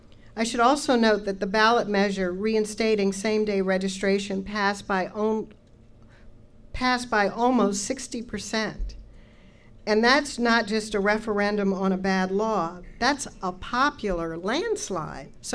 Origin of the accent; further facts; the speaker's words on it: Maryland, United States; It's hard, it's my home state. We recently got a bill through the legislature in Maryland pushing for marriage equality.